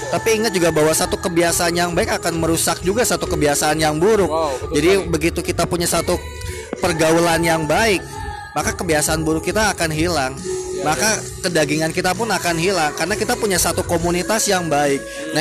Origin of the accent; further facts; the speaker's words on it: Bandung, West Java, Indonesia; terutama di kota gue sendiri ya, di kota Bandung